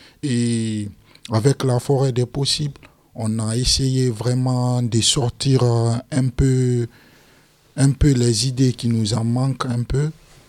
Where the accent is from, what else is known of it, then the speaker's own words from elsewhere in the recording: Guinea; now in France; Donc moi, je viens de très loin. Je viens de la Guinée-Conakry. Donc je suis passé dans pas mal de pays pour être là aujourd'hui.